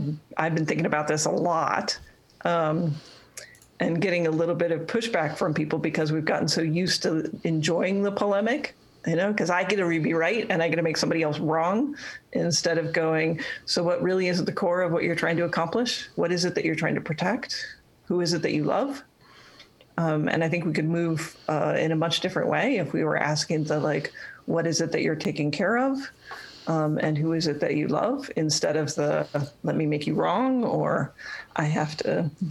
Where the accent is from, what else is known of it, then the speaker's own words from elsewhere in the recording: Midwest, United States; I think part for me of why I was interested in thrivability comes from being a Midwesterner.